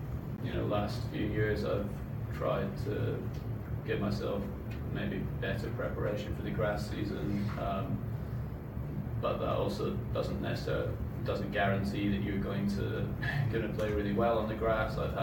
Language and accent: English; United Kingdom; being British